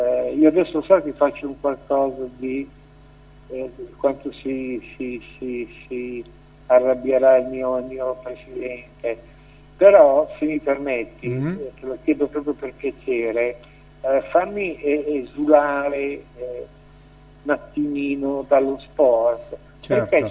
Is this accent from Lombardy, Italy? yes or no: yes; Milan, Lombardy, Italy; io da milanese, certo, tifo per il Meneghino